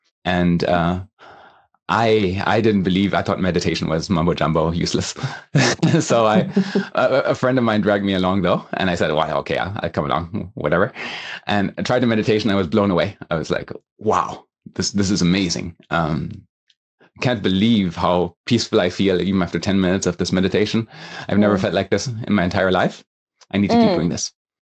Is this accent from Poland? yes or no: no; Germany; first language en; also born or lived in US parents; now in New Zealand; So I'm born in Germany, but have American parents. So I grew up speaking English to my parents and German in school, and then went to the normal German education system